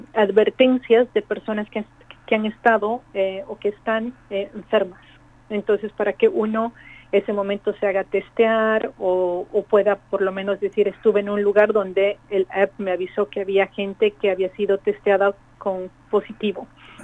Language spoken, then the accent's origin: Spanish; Bolivia; moved away as an adult; now in Germany; No, yo soy boliviana, pero me alemanicé después de 10 años de vivir en Alemania.